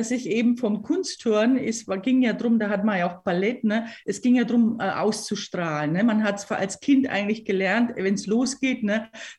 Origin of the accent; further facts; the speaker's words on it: Weinheim, Baden-Württemberg, Germany; ich bin in Weinheim an der Bergstraße aufgewachsen, also badisch, lieber badisch als unsympathisch. Ne? Bin dann in Hessen, war ich im Kloster und dann inzwischen in Franken gelandet.